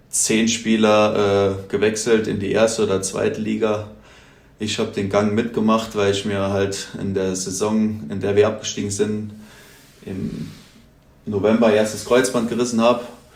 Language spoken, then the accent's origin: German; Völklingen, Saarland, Germany; Ich komme ursprünglich aus Völklingen, ist aber quasi nur 15 Kilometer von Saarlouis weg.